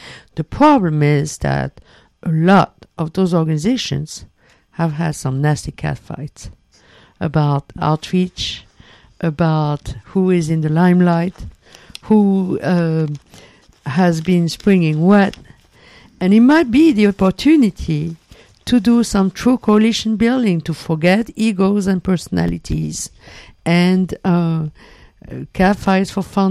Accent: Basque Country, Spain; moved away; It reminded me of times when I was growing up in the Basque Country.

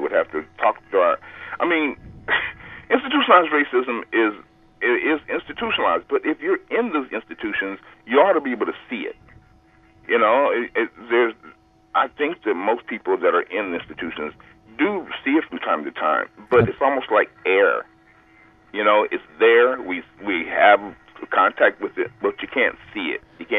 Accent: Indiana, United States; now in California, United States; I was born and raised in Indiana.

